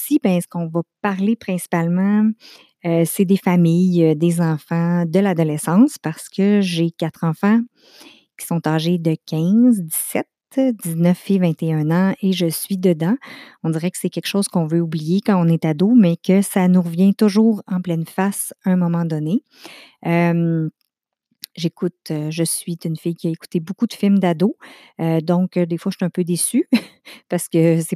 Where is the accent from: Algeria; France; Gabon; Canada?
Canada; Contrecoeur, Quebec; je viens de la Rive-Sud de Montréal. J'ai 47 ans. J'ai été au primaire dans un village qui s'appelle Contrecoeur, au secondaire à Tracy, dans le temps qui est Sorel-Tracy, qui était l'école secondaire Bernard-Garipi